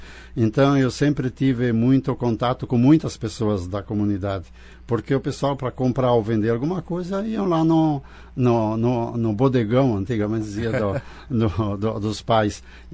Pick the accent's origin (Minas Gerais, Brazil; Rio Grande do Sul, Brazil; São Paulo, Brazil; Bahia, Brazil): Rio Grande do Sul, Brazil; Arroio Canoas; Da localidade onde nasci é Arroio Canoas, Arroio Canoas. Distrito de Barão.